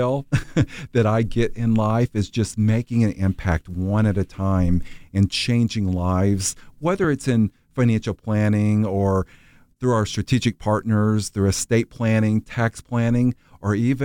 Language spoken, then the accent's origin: English; Missouri, United States; I'm originally from Missouri, Southeast Missouri, from a small farming community.